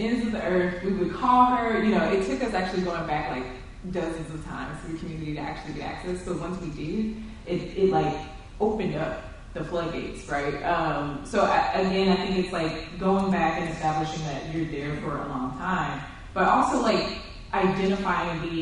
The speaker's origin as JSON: {"language": "English", "town": "Lufkin", "region": "Texas", "country": "United States", "said": "So like one thing I first learned is like, just because you run a region"}